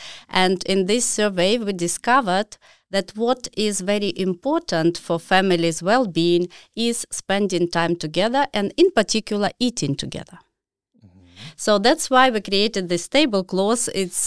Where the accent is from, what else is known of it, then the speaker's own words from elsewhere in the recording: Ukraine; English is a second language; So the company, and I'm coming from Ukraine, was just developing business and new businesses emerged.